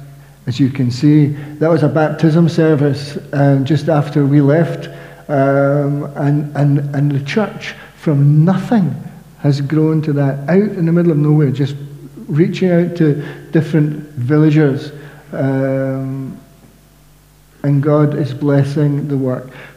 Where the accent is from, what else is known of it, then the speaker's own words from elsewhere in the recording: Scotland, United Kingdom; given that I'm from Scotland and we have the purest form of English